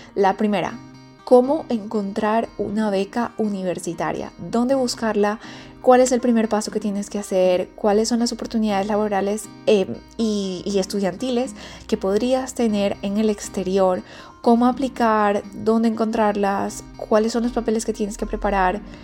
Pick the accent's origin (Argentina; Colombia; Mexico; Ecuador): Ecuador; moved away as an adult; also born or lived in United States / Brazil / Spain; soy de Ecuador. Tengo ya más o menos 3 años fuera de Ecuador y hace alrededor de unos 6 años decidí salir del país